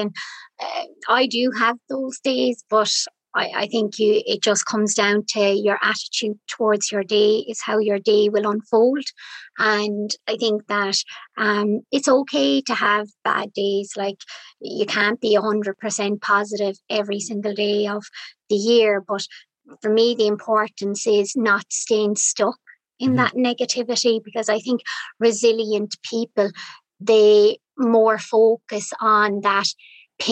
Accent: Youghal, Munster, Ireland; So I'm from Youghal County, Cork, which is a seaside town in East Cork. So I'm lucky to have the beach on my doorstep.

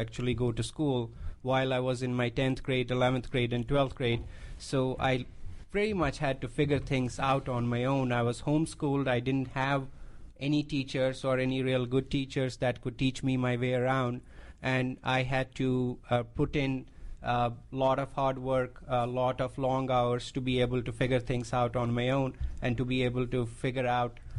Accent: India; moved away as an adult; now in United States; I'm from India.

